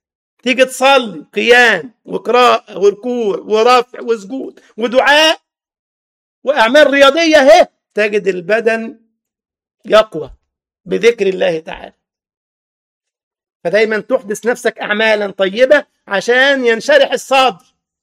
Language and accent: Arabic; Egypt; كان زمان عندنا في مصر اغنيه كده بيقول لك